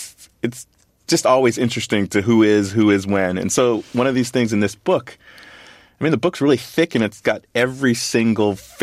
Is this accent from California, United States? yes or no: yes; Los Angeles, California, United States; But, you know, I grew up in Los Angeles. And so, I mean, I don't live there now.